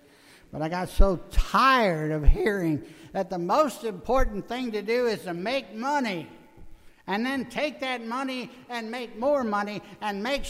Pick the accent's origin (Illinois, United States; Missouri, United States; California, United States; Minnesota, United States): Missouri, United States; And then I grew up in Missouri. And in Missouri, you have to be shown.